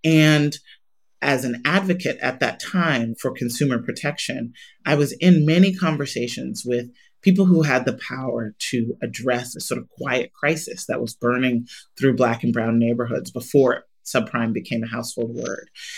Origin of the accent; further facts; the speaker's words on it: Chicago, Illinois, United States; in Chicago, my hometown, one of the most segregated cities in the country